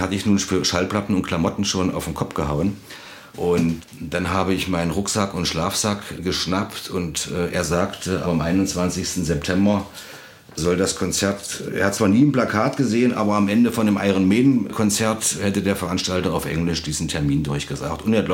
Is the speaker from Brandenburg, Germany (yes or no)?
no; Dessau, Saxony-Anhalt, Germany; ich bin in Dessau groß geworden